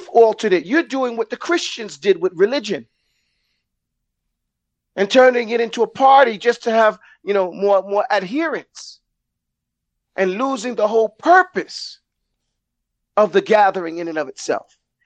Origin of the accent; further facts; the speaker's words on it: Brooklyn, New York, United States; Now, I grew up in Brooklyn, New York